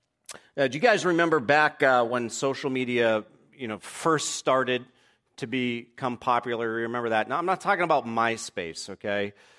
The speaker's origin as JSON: {"language": "English", "region": "New England", "country": "United States", "accent": "New England", "said": "I've noticed that my New England accent has started to creep back, so I have to work hard."}